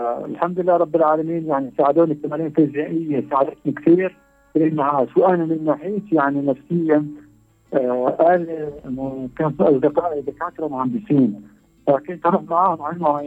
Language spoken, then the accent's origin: Arabic; Syria; أنا حتى في عندنا في سوريا اسمه جابي بالنقل الداخلي